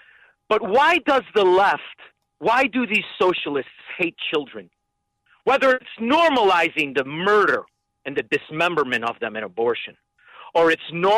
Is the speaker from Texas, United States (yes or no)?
no; Melrose Park, Illinois, United States; And here's the beauty of growing up in Melrose Park.